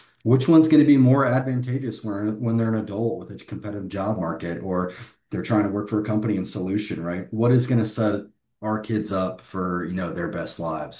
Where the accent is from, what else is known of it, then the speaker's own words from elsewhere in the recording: West Lafayette, Indiana, United States; I'm from West Lafayette, went to West Point, studied econ